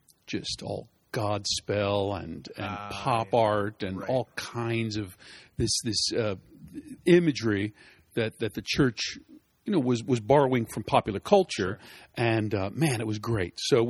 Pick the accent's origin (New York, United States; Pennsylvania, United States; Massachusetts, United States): Pennsylvania, United States; Philadelphia; I was born and raised in the Catholic Church of Philadelphia, which is kind of an old, very Catholic, very ethnic city.